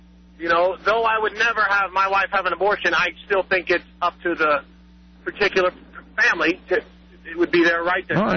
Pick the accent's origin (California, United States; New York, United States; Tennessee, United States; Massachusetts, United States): New York, United States; I'm originally from New York.